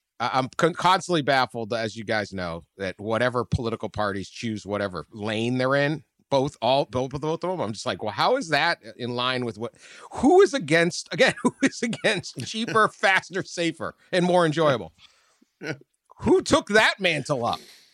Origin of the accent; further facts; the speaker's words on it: United States; I'm an American. I don't like